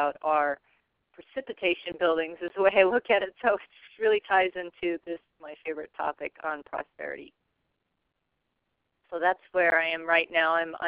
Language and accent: English; Montana, United States; I grew up in Montana, actually, and I was interested in being an artist.